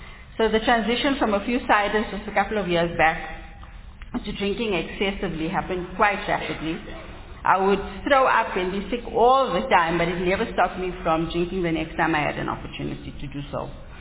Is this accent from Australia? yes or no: no; Lodium, Gauteng, South Africa; When I was younger, I schooled at a primary school in my hometown of Lodium. Thereafter, I was across the road here at Girls High, Pretoria High School for Girls